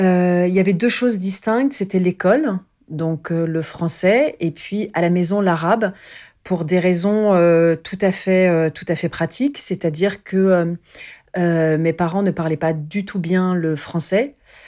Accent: France; born there; en France, même si j'étais née en France et que c'était le droit du sol, je sentais bien que j'étais différente, hein, et que j'étais ramenée à mon origine.

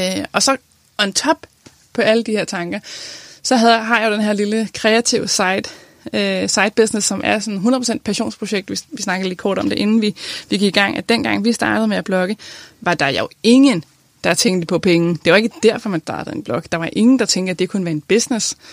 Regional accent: Copenhagen, Capital Region of Denmark, Denmark; der måtte være andre end mine 10 veninder hjemme i København, der læste med

